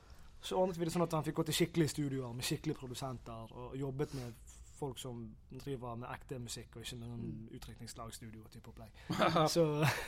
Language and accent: Norwegian; Bergen, Vestland, Norway; Folkens, jeg er fra Sandviken, jeg vet ikke hva som foregår.